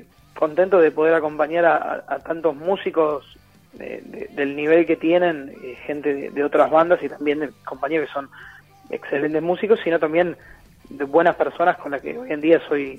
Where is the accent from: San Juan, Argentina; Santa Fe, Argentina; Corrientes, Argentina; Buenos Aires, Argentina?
Buenos Aires, Argentina; Yo soy de Villa del Parque.